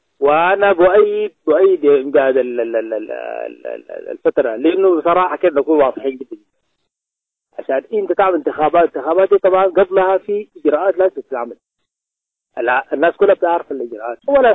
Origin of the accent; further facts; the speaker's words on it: South Sudan; ده رأيي انا كمواطن جنوبي